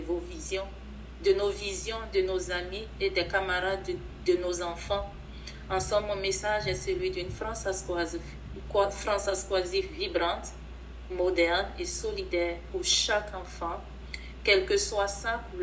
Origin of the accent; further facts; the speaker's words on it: Côte d’Ivoire; now in Canada; Moi, je fais partie de l'immigration noire. Je viens de la Côte d'Ivoire et je me retrouve aujourd'hui en Saskatchewan.